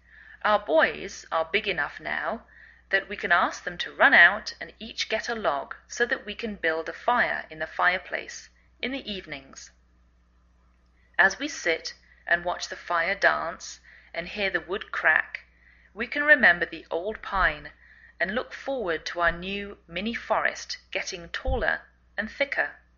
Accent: England, United Kingdom; moved away as an adult; now in United States

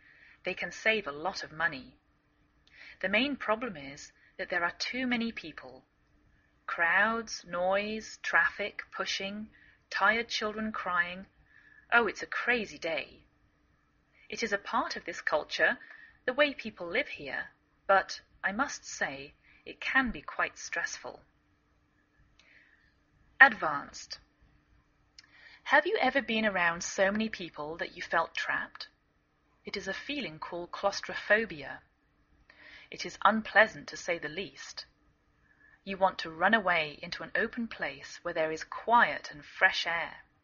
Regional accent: England, United Kingdom; now in United States

